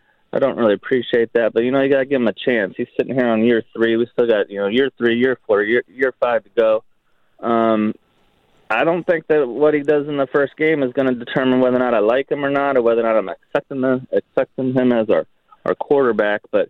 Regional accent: Avon Lake, Ohio, United States; moved away as an adult; Yeah, I'm originally from Avon Lake, Ohio. Joined the Navy, came down here, transplant.

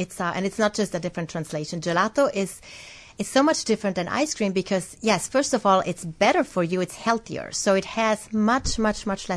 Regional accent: Italy; English is a second language; now in Lafayette, United States; I'm from Italy originally, but I have my own shop in Lafayette, Louisiana.

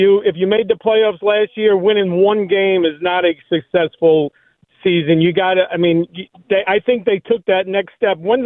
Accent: New Jersey, United States; I'm from Jersey

